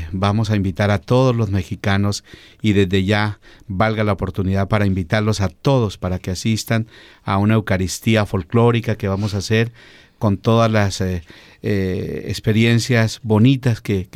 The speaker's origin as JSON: {"language": "Spanish", "country": "Colombia", "said": "Me uno de verdad como colombiano que soy"}